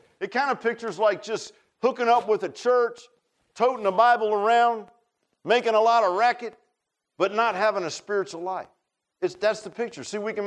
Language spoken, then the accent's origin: English; Virginia Beach, Virginia, United States; I grew up in Virginia Beach, and it did it on there.